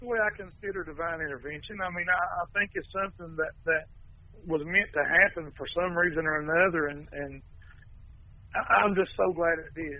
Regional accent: Elkhorn City, Kentucky, United States; we're playing in my hometown of Elkhorn City.

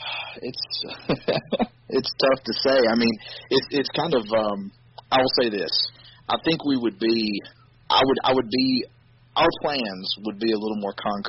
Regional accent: Cherryville, North Carolina, United States; now in Charlotte, United States; growing up around Cherryville, where it's a pretty rural area for the most part

